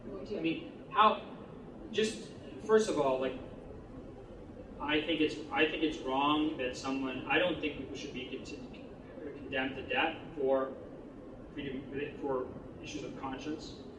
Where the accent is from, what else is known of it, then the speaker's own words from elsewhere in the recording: United States; as an American, I don't really buy public order defenses.